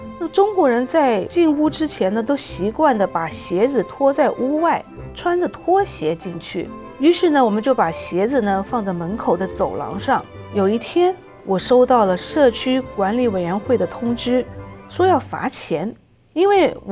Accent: Chile; now in United States; 我跟随父母从南美洲智利移民到美国已经很多年了

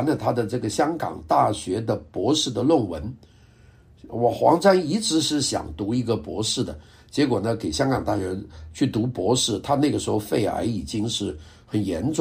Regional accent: Guangdong, China; 我们广东人叫合塞火车啊

